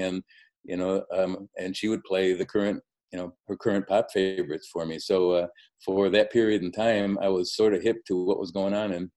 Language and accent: English; Detroit, Michigan, United States; I grew up in Detroit, and I loved growing up in Detroit back then.